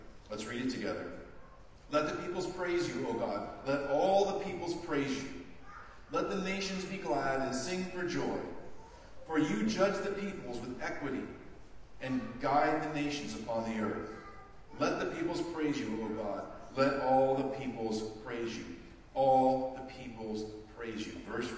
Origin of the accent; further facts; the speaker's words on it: California, United States; I grew up on the West Coast as a teenager in California.